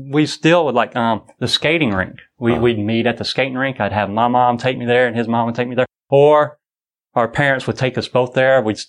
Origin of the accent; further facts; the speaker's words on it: United States; I'm a Christian, I'm raised a Baptist, and I'm an American